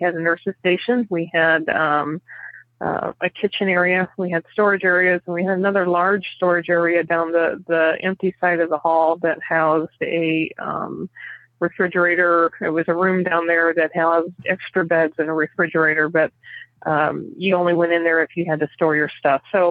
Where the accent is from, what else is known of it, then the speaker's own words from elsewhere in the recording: Indiana, United States; I am a nurse from Indiana, and I have worked as a hospice nurse for the last almost 2 years.